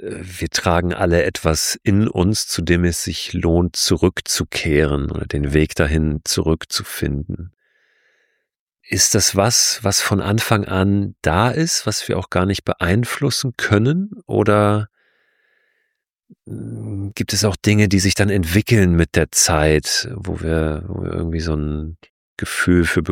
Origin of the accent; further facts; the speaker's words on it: Berlin, Germany; Ich bin in Berlin groß geworden.